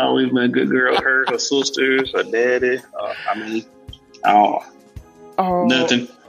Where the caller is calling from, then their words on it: Meridian, Mississippi, United States; Meridian, Mississippi.